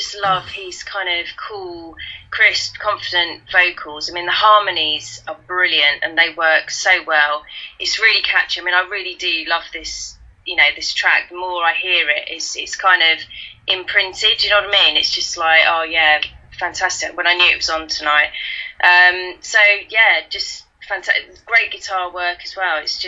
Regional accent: South East England, United Kingdom; accent: Kentish London; And then my Kentish London accent comes out.

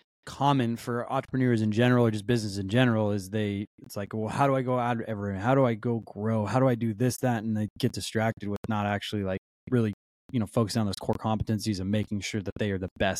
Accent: Washington, United States; also born or lived in Houston; I was born in Houston, Texas, raised primarily in Eastern Washington.

